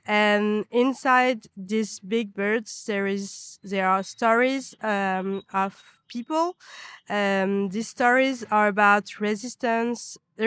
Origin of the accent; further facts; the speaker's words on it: Sri Lanka; born there; English is a second language; I'm a French artist. I was born in Sri Lanka.